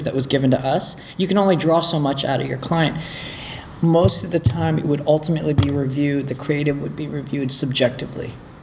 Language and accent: English; Toronto, Ontario, Canada; Yeah, so my ad agency tenure was living in Toronto. I grew up in Toronto